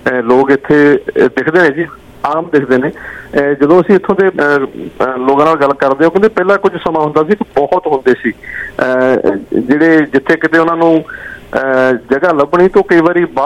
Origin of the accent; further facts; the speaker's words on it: Kapurthala, Punjab, India; ਮੈਂ ਕਪੂਰਥਲੇ ਤੋਂ ਹਾਂ, ਉਹ ਕਹਿੰਦੇ ਵੀ ਅਸੀਂ ਜਲੰਧਰ, ਮੇਰੀ ਪੈਦਾਇਸ਼ ਜਿਹੜੀ ਆ ਉਹ ਜਲੰਧਰ ਦੀ ਆ, ਸਾਡੇ ਬਜ਼ੁਰਗ ਉੱਥੋਂ ਇੱਥੇ ਆਏ ਹੋਏ ਨੇ।